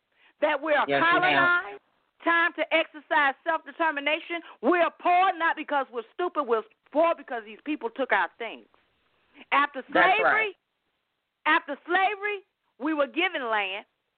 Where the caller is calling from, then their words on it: Georgia, United States; Greetings. … I'm calling from Georgia.